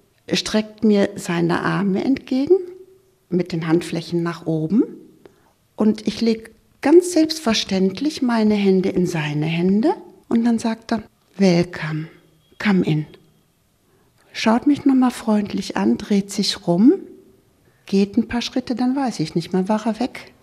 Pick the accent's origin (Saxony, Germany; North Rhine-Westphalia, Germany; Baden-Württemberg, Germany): North Rhine-Westphalia, Germany; Viersen; Fahren zurück über eine doppelspurige Straße in Viersen, also schon in meinem Heimatort.